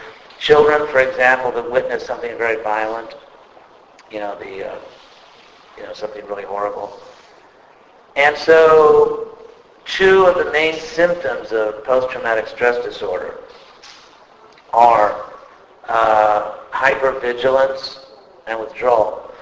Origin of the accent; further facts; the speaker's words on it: California, United States; I know in California, I'm from California